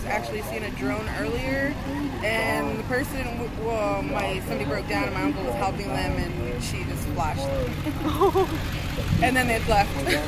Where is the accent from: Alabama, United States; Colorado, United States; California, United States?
California, United States; Santa Rosa; from California, Santa Rosa, California.